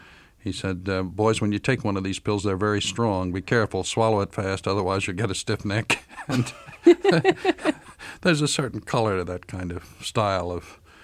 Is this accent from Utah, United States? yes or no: no; Philadelphia, Pennsylvania, United States; Yeah, I had a lot of favorite comics growing up in Philadelphia.